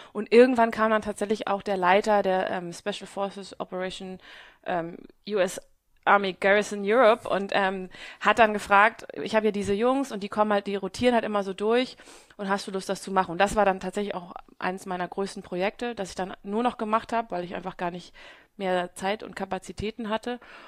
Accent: Hamburg, Germany; Ich bin gebürtige Hamburgerin und bin schon meine ganze Jugend und mein ganzes Erwachsenenalter hier in Hamburg gewesen. Und dann habe ich geheiratet, einen Amerikaner, und bin in den Süden gezogen, in den Süden Deutschlands.

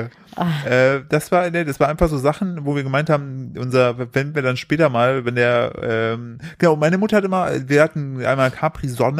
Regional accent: eastern Germany, Germany; ich komme nicht nur aus dem Osten, ich habe auch noch ADHS.

